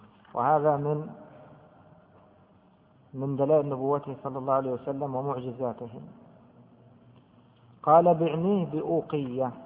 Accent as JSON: {"language": "Arabic", "country": "Egypt", "said": "طبعا عيان هذه مشهورة عندنا في مصر، فلان عيان، عيان يعني مريض"}